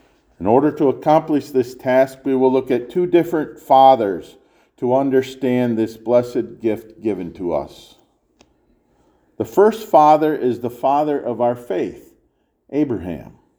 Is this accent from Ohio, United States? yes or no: yes; Stony Ridge, Ohio, United States; For a kid in my hometown, a trip to Pee Wee's ice cream stand in Stony Ridge, Ohio, was better than being a butcher's dog.